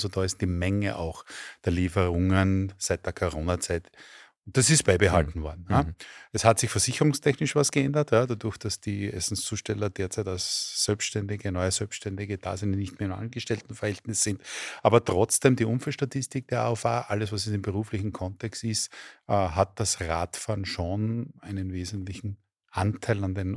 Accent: Lower Austria, Austria; also ich komme aus dem Umland von Wien, also dem sogenannten Speckgürtel, sage ich jetzt einmal

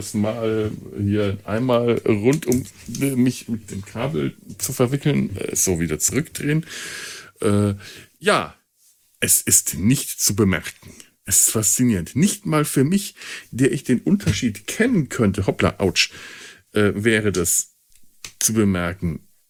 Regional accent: Bavaria, Germany; now in Cologne, Germany; Ich bin Franke. Mit Konsonanten stehen wir auf Kriegsfuß. Ich bin aber nicht in Franken. Ich bin einfach nur hier in Köln zu Hause in meiner Wohnung.

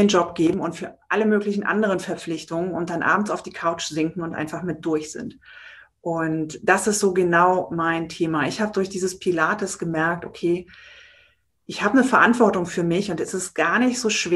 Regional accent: Germany; born or raised there; now in Berlin, Germany

